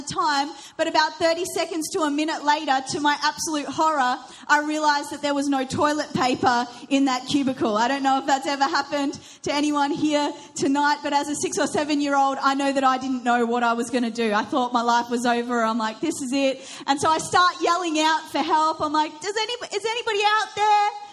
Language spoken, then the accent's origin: English; New Zealand; also born or lived in England; My father is Iranian. My mum is Irish. I was born in England and spent a lot of my childhood in New Zealand. So I was a very confused young child, didn't know where I was from. But I grew up in New Zealand